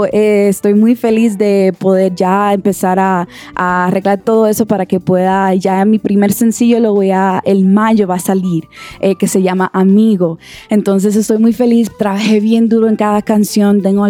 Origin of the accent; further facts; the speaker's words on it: New York, United States; born there; yo soy dominicana porque mi mamá y mi papá nacieron en la República Dominicana, pero yo nací en New York. Entonces, soy gringa, pero no soy gringa a la misma vez.